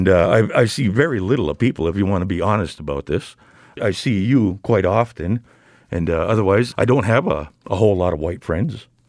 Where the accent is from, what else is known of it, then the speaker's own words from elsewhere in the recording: Neopit, Wisconsin, United States; Yes, yes. I'm from Neopit, Wisconsin, originally.